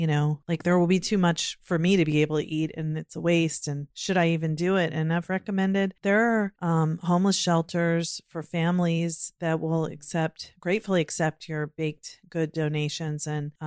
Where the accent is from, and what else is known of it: Virginia, United States; born or raised there; now in Maryland, United States